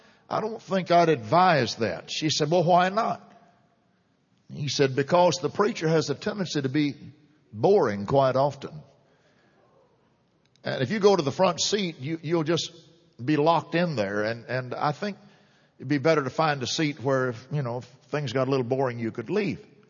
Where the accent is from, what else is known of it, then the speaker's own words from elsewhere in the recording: Texas, United States; Because I was raised in this city. I am Harris. I was born in Harris Hospital.